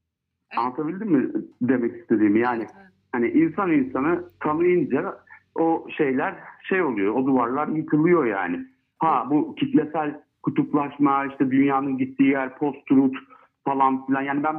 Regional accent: Istanbul, Turkey; ben İstanbul'da doğdum büyüdüm. İşte baba tarafım ve hala köyde olanlar var falan.

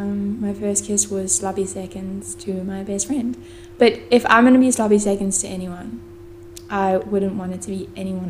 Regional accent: Cape Town, Western Cape, South Africa; we are from South Africa, Cape Town, South Africa.

